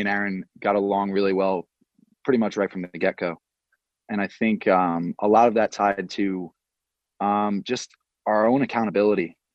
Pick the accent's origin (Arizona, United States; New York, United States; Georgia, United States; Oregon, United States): New York, United States; Long Island; You know, I think growing up in Long Island playing soccer, it's not everyone I think in Long Island kind of does play soccer at some point in their life.